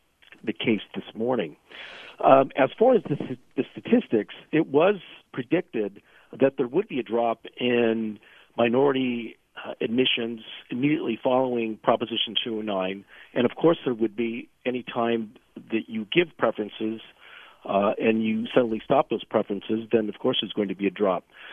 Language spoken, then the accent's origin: English; Berkeley, California, United States; I'm from the Bay Area, grew up in Berkeley, and I listened to KQED all the time growing up